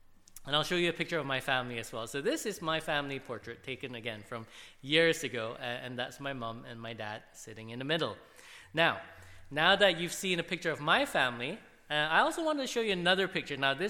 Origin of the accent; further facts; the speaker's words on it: Malaysia; I'm obviously not from here, in case you're wondering. I'm from Malaysia, which is a little bit further away, a little bit warmer than it is here.